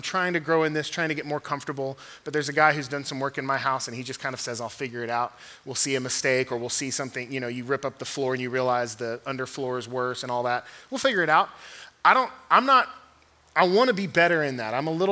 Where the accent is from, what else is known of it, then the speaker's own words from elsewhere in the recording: Fort Worth, Texas, United States; I'm from Texas. Cowboy culture is big there, especially Fort Worth.